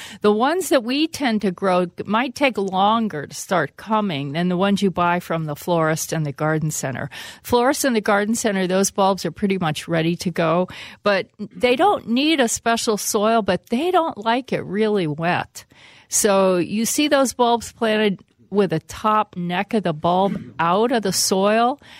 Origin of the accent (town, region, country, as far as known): Pennsylvania, United States; born or raised there